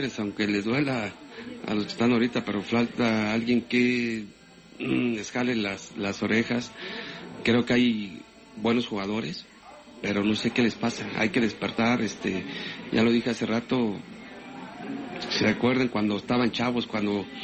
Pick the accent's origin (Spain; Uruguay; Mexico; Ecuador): Mexico; soy mexicano